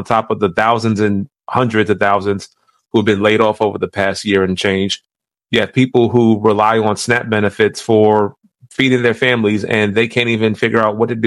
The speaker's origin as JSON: {"language": "English", "region": "New York", "country": "United States", "said": "Because we come from, you know, New York, we come from Harlem."}